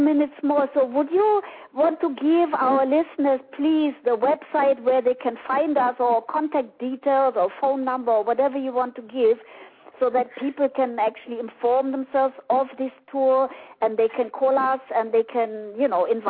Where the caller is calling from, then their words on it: Germany; sometimes it's more difficult to call in from the States than it is to call from abroad, like I am calling from Germany.